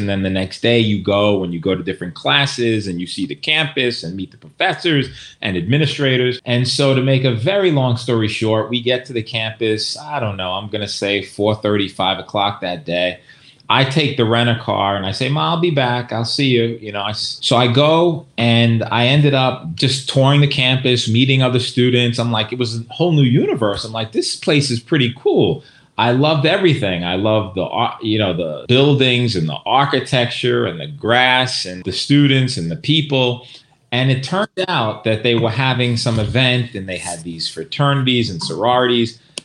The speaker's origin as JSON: {"language": "English", "town": "Bronx", "region": "New York", "country": "United States", "tie": "born or raised there", "said": "I grew up in the boogie down Bronx where the people are fresh."}